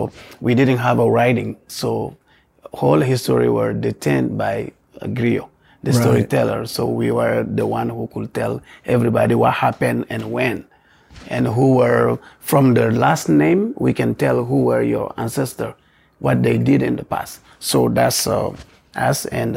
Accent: Mali; I am from Mali and West Africa. I am a storyteller as well, which they call in my language Jeli.

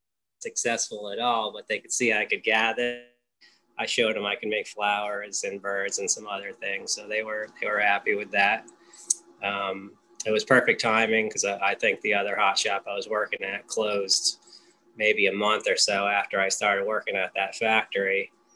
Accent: Connecticut, United States; now in Hinsdale, United States; Like I said, I live in Hinsdale, Massachusetts. I'm originally from Connecticut, moved to Massachusetts 16 years ago.

